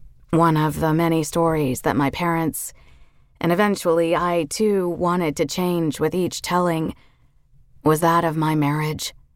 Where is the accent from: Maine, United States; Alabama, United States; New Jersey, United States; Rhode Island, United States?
New Jersey, United States; Being Indian, by way of New Jersey, I often railed against this determinism.